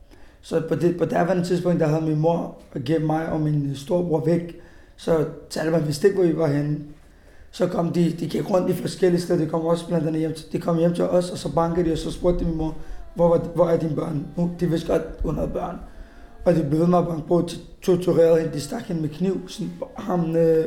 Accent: Afghanistan; og jeg er 23 år. Jeg kommer fra Afghanistan.

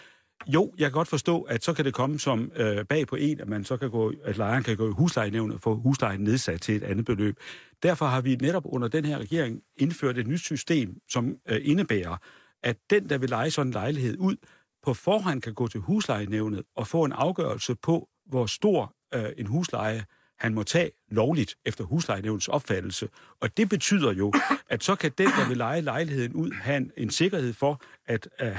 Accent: Jutland, Denmark; Nu er jeg jo jyde, så jeg overdriver jo ikke.

